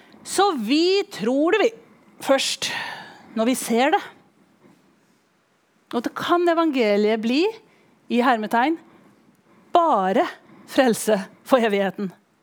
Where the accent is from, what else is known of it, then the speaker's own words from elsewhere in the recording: Tanzania; jeg har vokst opp som misjonærbarn i Tanzania